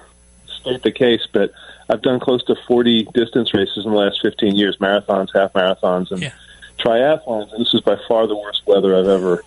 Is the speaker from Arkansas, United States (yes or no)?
no; Long Island, New York, United States; I grew up on Long Island